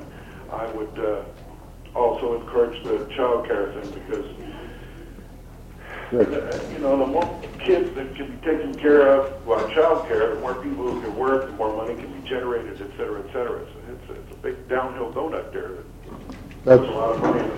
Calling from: Wasilla, Alaska, United States; I'm calling from Wasilla.

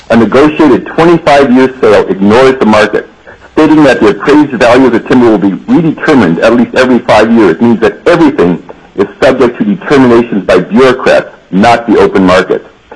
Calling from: Gustavus, Alaska, United States; I'm calling from Gustavus.

